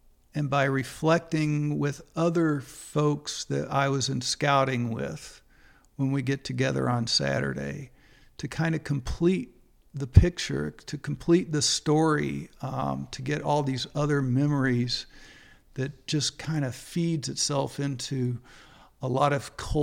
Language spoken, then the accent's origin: English; Louisville, Kentucky, United States; when I tell them what it was like growing up in Louisville, Kentucky back in the 60s and 70s